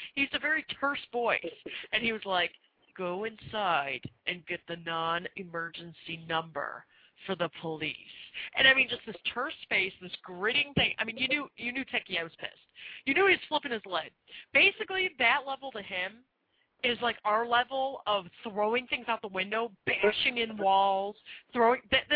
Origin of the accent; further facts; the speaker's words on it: Chicago, Illinois, United States; We're from Chicago.